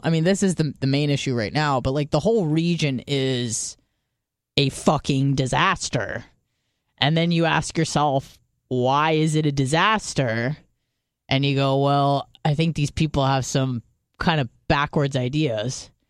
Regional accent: United States; I'm so proud to be an American

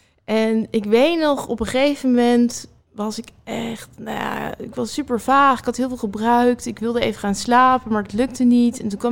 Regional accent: North Holland, Netherlands; Nee, je hoort wel mijn accent, hè? Ik kom een beetje uit die contraien.

